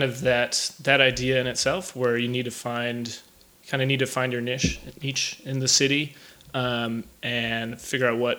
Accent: Minneapolis, Minnesota, United States; now in New York, United States; Minneapolis, suburbs of Minneapolis.

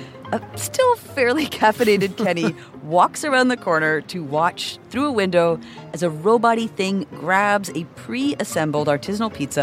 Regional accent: Toronto, Ontario, Canada; And this is my hometown. So I made like a list of places for us to go.

